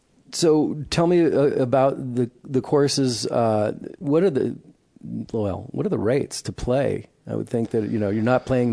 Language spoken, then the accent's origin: English; California, United States; I'm from California. I say Nevada.